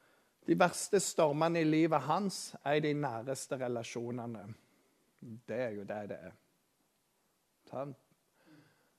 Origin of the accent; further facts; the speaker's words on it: Rogaland, Norway; der jeg kommer fra på Jæren